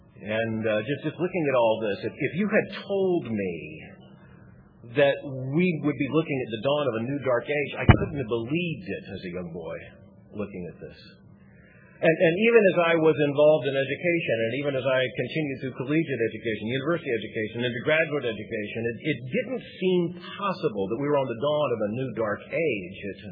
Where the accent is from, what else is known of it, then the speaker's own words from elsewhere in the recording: Florida, United States; born there; I was born in Florida, and there aren't very many of us. And those of us who were born there generally left. But everyone from the north came. But I was born in Central Florida